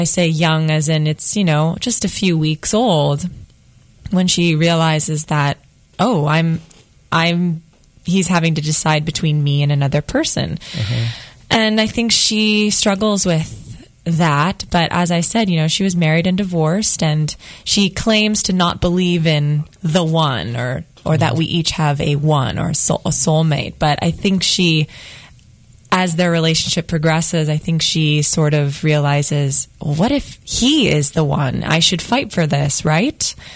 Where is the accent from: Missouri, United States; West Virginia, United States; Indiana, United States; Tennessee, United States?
Missouri, United States; Columbia; I'm from Columbia, and I went on field trips in my youth to Arrow Rock